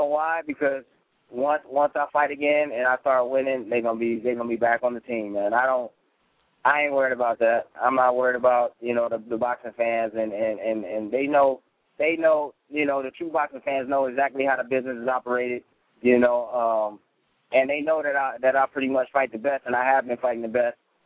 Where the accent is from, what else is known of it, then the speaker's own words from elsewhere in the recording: Palm Springs, California, United States; I can't even fly out of my hometown here in Palm Springs.